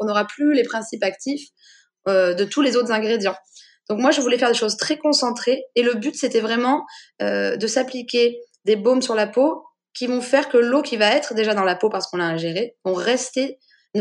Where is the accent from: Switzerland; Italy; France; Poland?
France; Auvergne-Rhône-Alpes; Je viens de la Drôme provençale, donc c'est vrai que j'ai la chance de venir d'un endroit où on a beaucoup de soleil